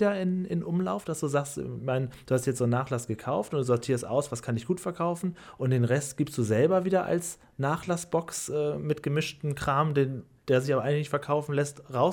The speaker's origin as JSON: {"language": "German", "town": "Drochtersen", "region": "Lower Saxony", "country": "Germany", "said": "In Norddeutschland, also ich komme aus Stade, Drochtersen eigentlich. Und da kommt der Name ursprünglich her, aus meiner Seite."}